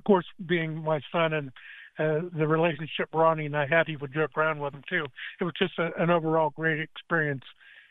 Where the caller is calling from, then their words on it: Altoona, Pennsylvania, United States; from Altoona.